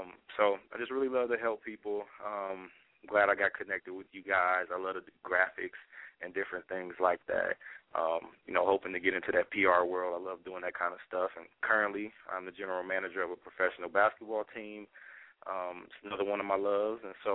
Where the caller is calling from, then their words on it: Lima, Ohio, United States; I'm calling from Lima, Ohio.